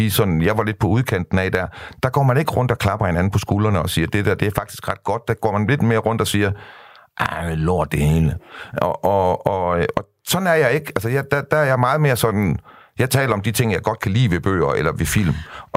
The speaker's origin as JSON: {"language": "Danish", "town": "Vejle", "region": "Region of Southern Denmark", "country": "Denmark", "lives_now": "Copenhagen, Denmark", "said": "der er jeg er fra Vejle, ikke? Og Vestkysten og sådan noget. Og jeg er jo så efter, at jeg flyttede til København"}